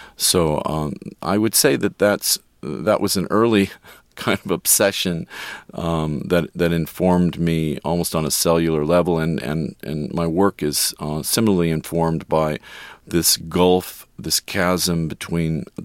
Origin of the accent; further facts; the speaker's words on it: Beverly Hills, California, United States; I grew up in Beverly Hills from the age of around 8 years old, and I was constantly exposed to the children of famous or wealthy people. When I was a boy, I lived down the street from movie stars.